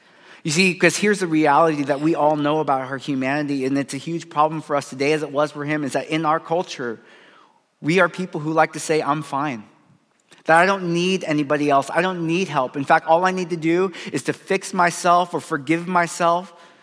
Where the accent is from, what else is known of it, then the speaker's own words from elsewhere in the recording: California, United States; I know I'm from Silicon Valley, right?